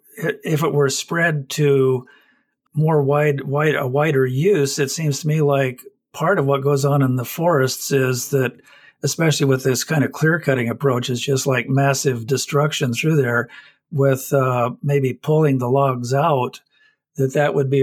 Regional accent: Oregon, United States; You know, I grew up in Southern Oregon. I grew up in forests.

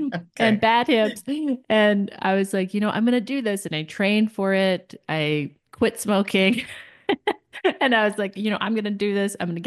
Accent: Tacoma, Washington, United States; I'm from Tacoma, Washington. I've been here probably since I was five.

